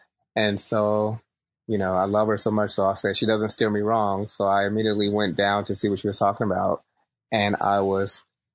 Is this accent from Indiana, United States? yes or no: no; Dayton, Ohio, United States; I am originally from Dayton. So when you just said Ohio, I was like, whoa. Yes.